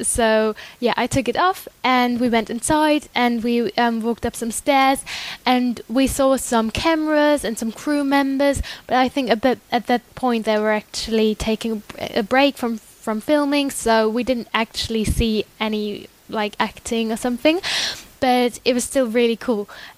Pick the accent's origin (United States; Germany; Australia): Germany; I'm from Germany